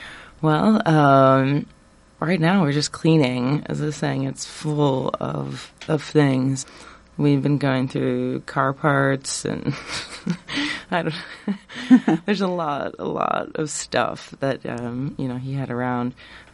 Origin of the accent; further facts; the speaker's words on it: Ames, Iowa, United States; I am from Ames. Mm-hmm. I actually grew up just outside of Ames, and I went to Gilbert